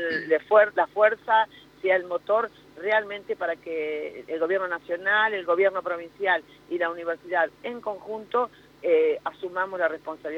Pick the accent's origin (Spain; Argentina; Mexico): Argentina; Macachín, La Pampa; no soy de General Hacha, soy de Macachín.